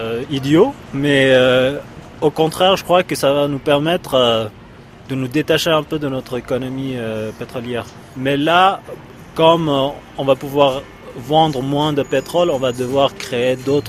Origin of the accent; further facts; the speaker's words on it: Kerman, Kerman Province, Iran; born there; French is a second language; now in Tehran, Iran; Oui, je suis un Iranien, je suis né à Kerman, dans le sud-est du pays. Et ça fait 12 ans maintenant que j'habite à Téhéran.